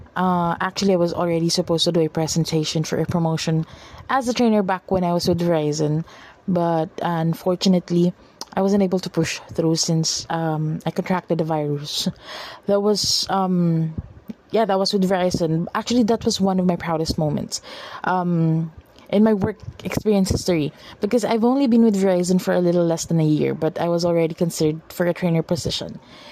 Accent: Valenzuela City, Metro Manila, Philippines; I'm from Valenzuela City, Philippines

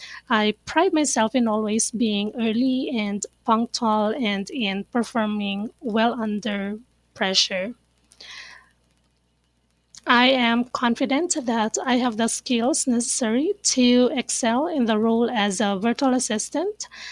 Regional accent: Baguio, Cordillera Administrative Region, Philippines; I am from Baguio City, Philippines.

